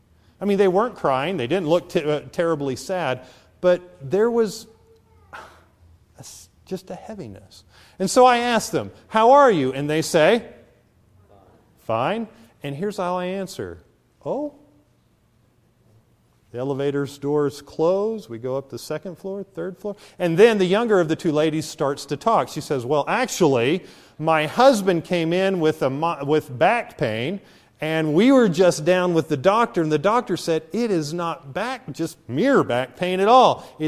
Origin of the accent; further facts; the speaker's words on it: Cookeville, Tennessee, United States; from Cookeville, Tennessee.